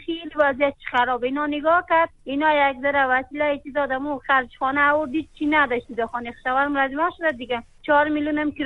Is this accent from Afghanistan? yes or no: yes; Afghanistan; born there